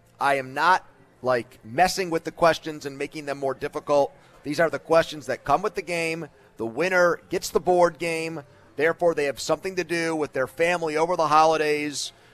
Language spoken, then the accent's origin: English; New Hartford, New York, United States; New Hartford.